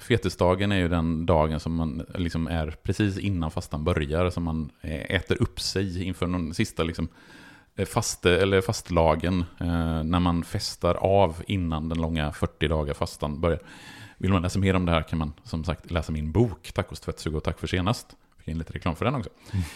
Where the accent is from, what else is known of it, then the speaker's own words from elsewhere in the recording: Borås, Västra Götaland County, Sweden; den kyrkan som jag var uppvuxen i Borås.